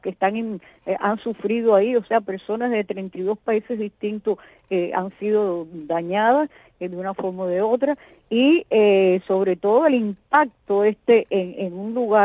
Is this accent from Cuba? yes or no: yes; Cuba; also born or lived in Spain; yo me siento muy cubana también, ¿no?